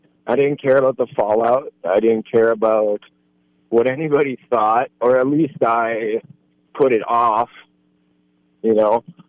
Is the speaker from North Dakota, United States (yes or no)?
yes; Bismarck, North Dakota, United States; Yeah, I was born and raised in South Bismarck.